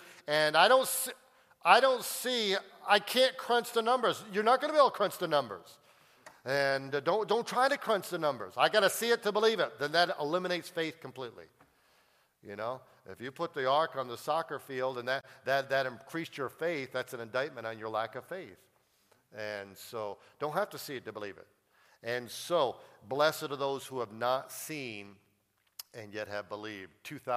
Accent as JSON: {"language": "English", "region": "New England", "country": "United States", "said": "I'm from New England, and I know I don't want to stereotype all New Englanders"}